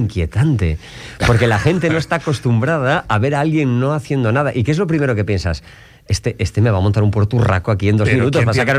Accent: Galicia, Spain; ¿qué es lo primero que hacemos los gallegos cuando llegamos a algún sitio? Nos juntamos.

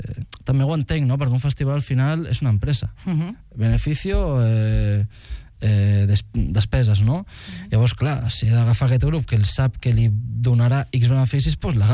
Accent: Valencia, Valencian Community, Spain; moved away; mon pare és de València, uh-huh, jo he nascut en València, i a mi me connecta més el valencià que el català, però bueno, que porto aquí 25 anys i podria cantar en català perfectament.

